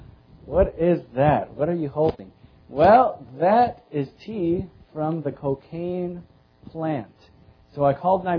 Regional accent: Michigan, United States; also born or lived in Tennessee; I was born in Tennessee, but my parents moved to Michigan. We were raised up there.

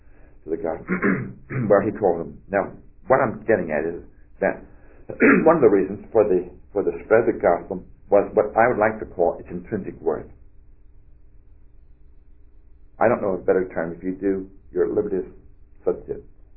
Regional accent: Winston-Salem, North Carolina, United States; We're originally from Winston-Salem

